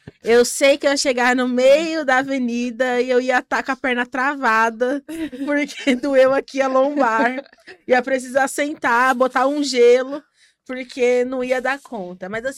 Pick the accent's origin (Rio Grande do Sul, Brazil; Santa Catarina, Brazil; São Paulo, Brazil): São Paulo, Brazil; Itaquera; aqui todos somos de Itaquera